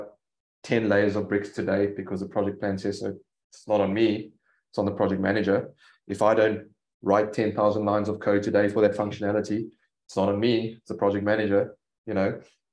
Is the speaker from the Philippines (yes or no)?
no; South Africa; Me being South African, love the rugby analogy as well.